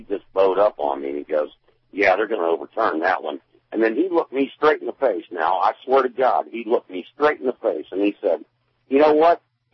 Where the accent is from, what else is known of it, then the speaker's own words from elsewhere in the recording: Georgia, United States; There's some boys there with Georgia tags, and I stopped and I talked to them because I'm from Georgia, you know